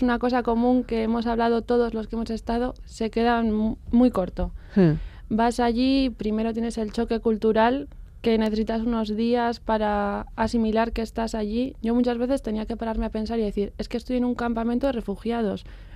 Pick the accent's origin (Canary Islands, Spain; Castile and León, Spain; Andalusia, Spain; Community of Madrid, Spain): Castile and León, Spain; Ávila; now in Lasarte, Spain; yo soy de Ávila, pero vivo en Lasarte.